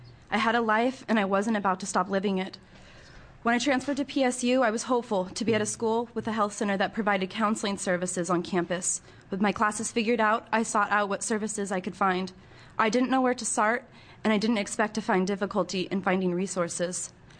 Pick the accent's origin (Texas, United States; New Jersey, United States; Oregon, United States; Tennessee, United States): Oregon, United States; Coos Bay; I'm from Coos Bay, Oregon.